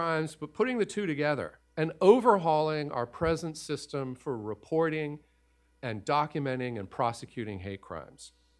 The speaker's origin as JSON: {"language": "English", "region": "Louisiana", "country": "United States", "said": "I'm from Louisiana."}